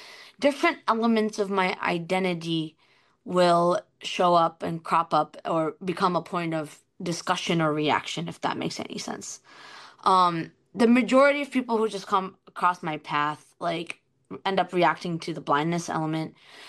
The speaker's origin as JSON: {"language": "English", "country": "United States", "said": "I'm like, yeah, I'm an American."}